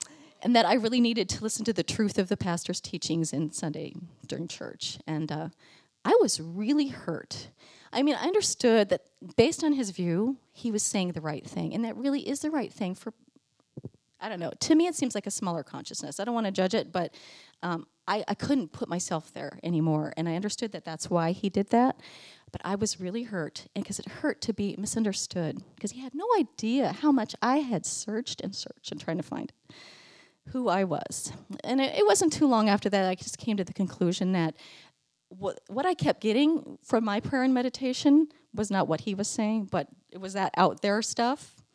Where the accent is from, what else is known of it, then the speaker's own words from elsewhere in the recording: La Mirada, California, United States; The world was a much bigger place than I realized growing up in La Mirada, California.